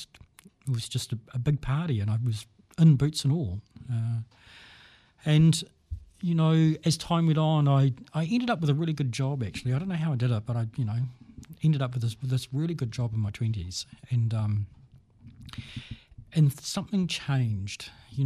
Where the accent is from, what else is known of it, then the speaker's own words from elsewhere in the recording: Auckland, New Zealand; I'm originally from Auckland, West Auckland, so drinking was part of our culture.